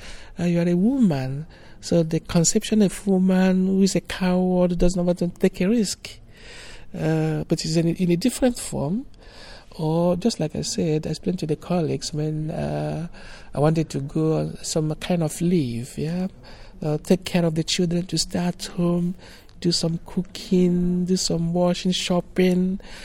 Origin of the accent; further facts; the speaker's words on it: Graz, Styria, Austria; I come from Graz, Austria.